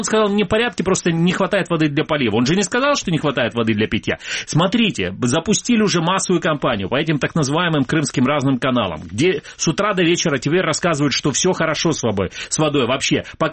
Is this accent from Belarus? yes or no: no; Crimea, Ukraine; поскольку речь идет о моем родном городе, то, скорее всего, коронавируса в Крыму нет